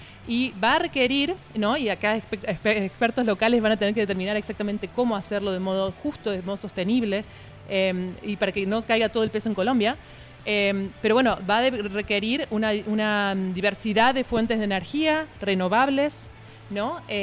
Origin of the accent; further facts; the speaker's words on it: Argentina; now in United States; yo soy argentina, pero vivo en Estados Unidos